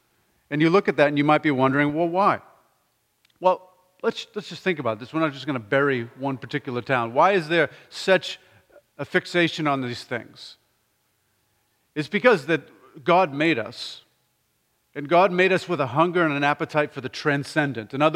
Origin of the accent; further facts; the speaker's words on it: Massachusetts, United States; also born or lived in Nebraska; while I grew up in Massachusetts, we spent over 20 years in Nebraska.